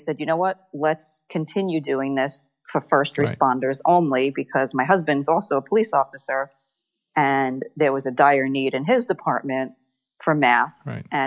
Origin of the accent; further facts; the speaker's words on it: New York, United States; moved away as an adult; now in Florida, United States; Well, my background is I'm from New York. I was an elementary school teacher when I lived in New York. I've been in Florida since 2004.